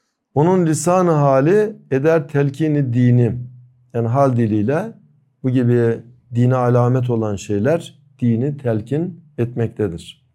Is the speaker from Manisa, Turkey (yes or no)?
yes; Gördes, Manisa, Turkey; Mesela benim köyüm Manisa'nın Gördes ilçesinin bir köyü.